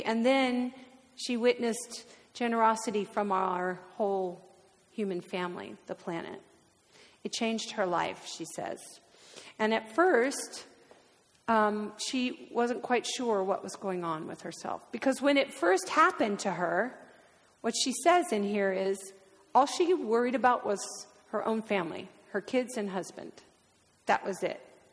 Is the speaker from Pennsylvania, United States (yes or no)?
no; California, United States; and I'm very Californian. So in New York, as I understand it, there's a place called the Bowery. In L.A., we called it Skid Row.